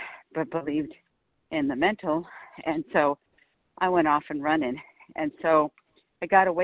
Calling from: California, United States; I'm from Southern California

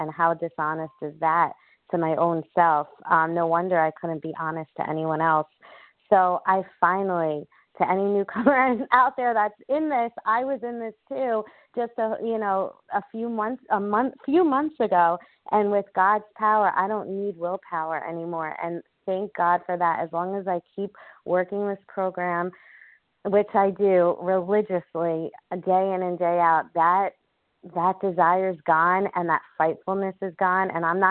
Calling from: New York, United States; Good morning, everyone. … from New York.

